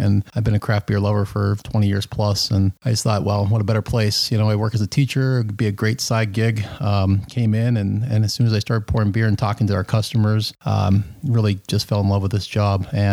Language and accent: English; Williston, North Dakota, United States; also born or lived in Idaho / Maine / Hawaii; We've lived in Idaho, Maine, Hawaii. I grew up in North Dakota, in Williston, North Dakota.